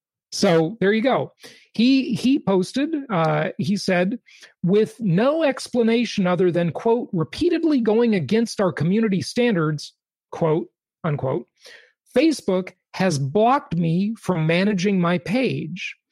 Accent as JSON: {"language": "English", "town": "Los Angeles", "region": "California", "country": "United States", "tie": "born or raised there", "said": "I lived in Orange County at the time. I grew up in Los Angeles, so I knew all those areas where this was happening."}